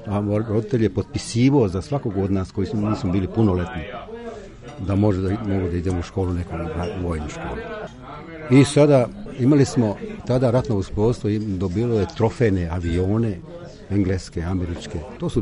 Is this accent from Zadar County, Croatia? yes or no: yes; Zadar County, Croatia; born there; Ja sam rođen u Dalmaciji, blizu samog aerodroma Zemunik. Moja kuća, vazdušna linija, nema ni 500 metara do aerodroma.